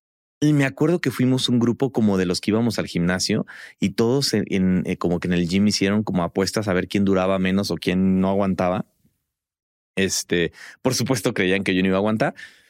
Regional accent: Morelia, Michoacán, Mexico; Yo soy de Morelia, Michoacán.

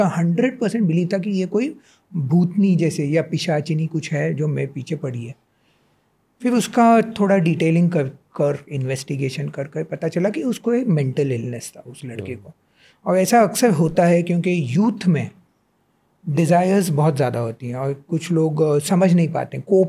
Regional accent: Mumbai, Maharashtra, India; मैं मुंबई से आता हूँ जैसे मैंने कहा, मतलब शहर है

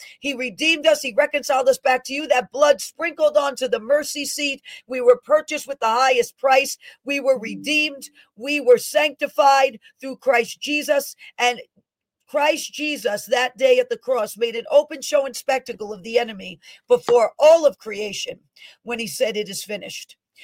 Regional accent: Bronx, New York, United States; Bronx, New York. Elizabeth, we love the Bronx, New York. That is my hometown.

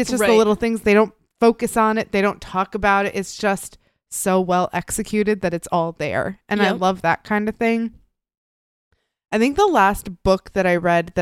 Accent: Midwest, United States; like, I grew up in the Midwest and it takes place in Chicago

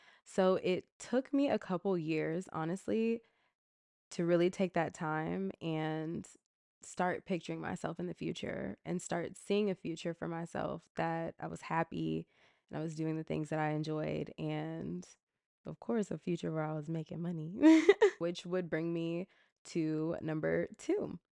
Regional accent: Atlanta, Georgia, United States; I love Atlanta. I'm from Atlanta.

